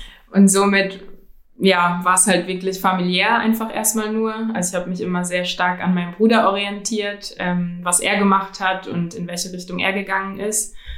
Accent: Mannheim, Baden-Württemberg, Germany; Und als ich aufgewachsen bin in Mannheim, was schon auch sehr divers ist, aber wo auch schwarze Menschen eher unterrepräsentiert waren

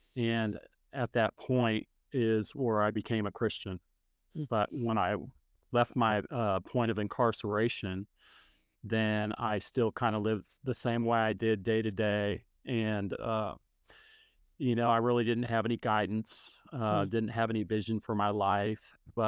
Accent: Sacramento, California, United States; So I was born and raised in the Sacramento area, and when I was young, I was a latchkey kid

